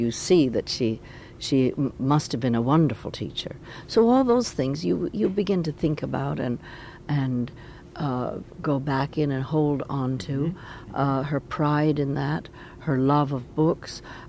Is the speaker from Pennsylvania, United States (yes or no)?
no; Michigan, United States; born there; now in Massachusetts, United States; Well, I was born in Michigan, near Detroit